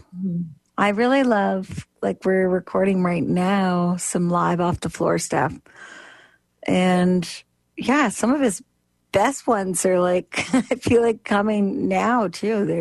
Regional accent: Ennismore, Ontario, Canada; Yeah, so like Omimi is pretty much like connected to my hometown, Ennismore. Like they kind of like turn into each other.

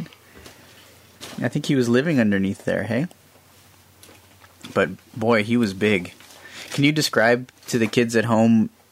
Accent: Winnipeg, Manitoba, Canada; now in Guelph, Canada; And I'm not from here in Guelph. I'm from Winnipeg. They don't have those in Winnipeg.

